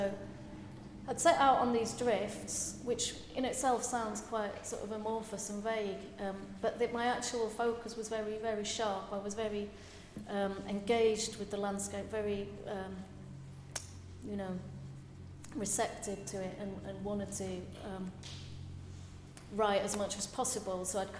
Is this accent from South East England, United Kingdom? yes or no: no; Halifax, Yorkshire and the Humber, United Kingdom; born there; I was born in West Yorkshire, in Halifax